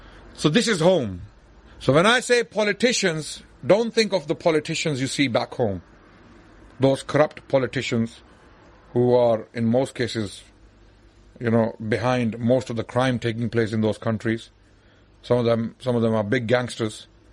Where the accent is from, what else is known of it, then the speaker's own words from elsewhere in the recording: Pakistan; I was born in Pakistan. I grew up there. I lived half my life in Pakistan. I am very much Pakistani in my way of thinking.